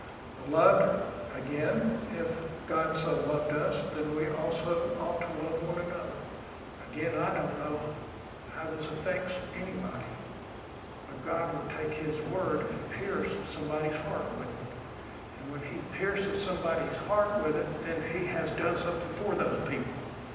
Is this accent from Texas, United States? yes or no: no; Miami, Florida, United States; When I was growing up in Miami, we had what they call cat burglars.